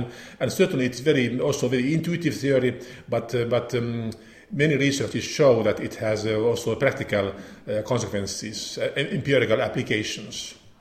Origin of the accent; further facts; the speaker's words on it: Finland; English is a second language; Well, of course, I'm from Finland, so I'm a little bit outsider in this sense.